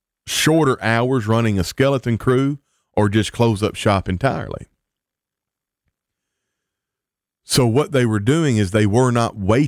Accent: the South, United States; I'm from the South in the United States, you can tell, so because I'm using the word casserole very, very often.

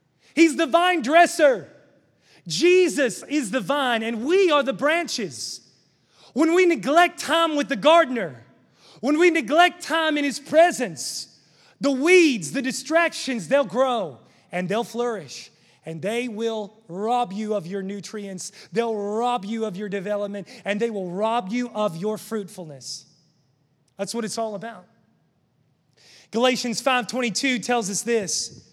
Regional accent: West Virginia, United States; I grew up in West Virginia mowing 5 yards with a push lawnmower, and we parked the riding one in the garage because my dad thought he'd make a man out of me.

